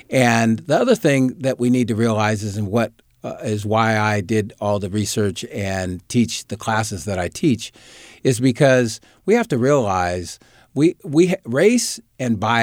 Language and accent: English; Oak Park, United States; So my understanding is growing up in Oak Park and witnessing violence, living in this world as a Black man